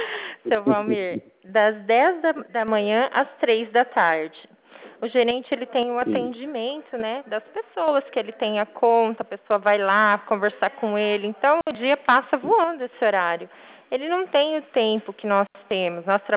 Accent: Santos, São Paulo, Brazil; born there; now in Foz do Iguaçu, Brazil; Eu nasci em Santos, São Paulo, mas eu vivo em Foz do Iguaçu

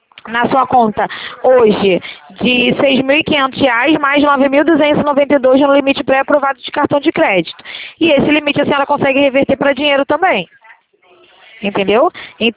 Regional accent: Rio de Janeiro, Brazil; Sou do centro do Rio, meu bem. Aqui na Rua do Carmo

